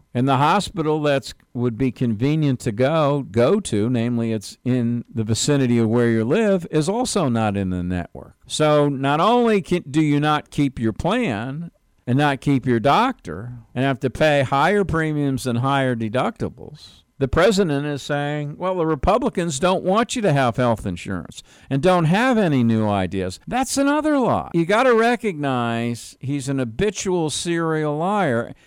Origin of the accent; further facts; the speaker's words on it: New York, United States; Because I'm from New York, and I'll tell you one thing